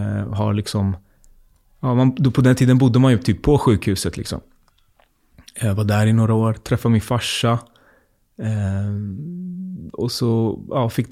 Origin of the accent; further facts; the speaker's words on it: Fittja, Stockholm County, Sweden; jag bor ganska nära där jag växte upp i Fittja.